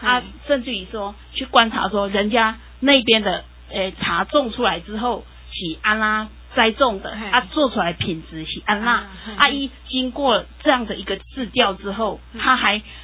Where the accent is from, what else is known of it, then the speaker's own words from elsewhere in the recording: Taiwan; 我们台湾人